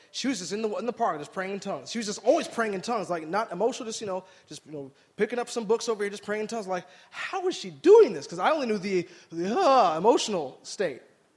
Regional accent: Michigan, United States; They had this thing called the Venetian Festival back in my hometown in Michigan.

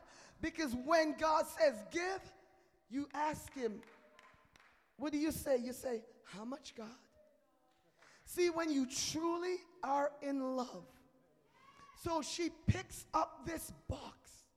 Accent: England, United Kingdom; now in United States; When I came from England, I realized, we both speak English, but our English was different.

